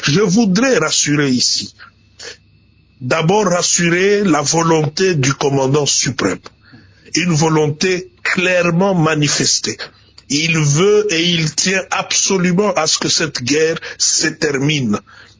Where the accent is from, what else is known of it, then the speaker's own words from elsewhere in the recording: South Kivu, DR Congo; je suis député élu de Kinshasa, mais originaire du Sud Kivu. Et donc, Bukavu, Uvira, Fizi, Goma, Rutshuru, partout là, c'est chez moi, en dehors du fait que je suis congolais.